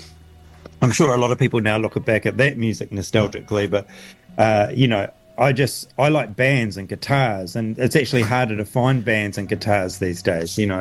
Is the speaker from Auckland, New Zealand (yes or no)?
no; Dunedin, Otago, New Zealand; I had my two Dunedin lives. I had my pre-university Dunedin life, where we had very little to do with the university, so I know that side of Dunedin, and then my full university Dunedin life